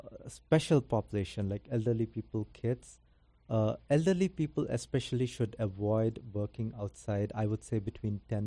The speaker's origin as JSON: {"language": "English", "country": "India", "said": "Honestly speaking, like, I'm from India"}